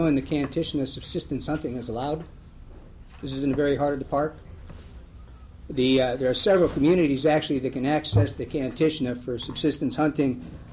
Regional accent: Alaska, United States; I'm from the Denali Borough. Like a lot of people in the Denali Borough, I make my living through tourism.

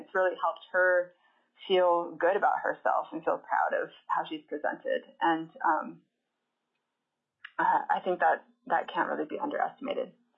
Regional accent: Petersburg, Alaska, United States; I am from Petersburg, Alaska, and I'm representing myself.

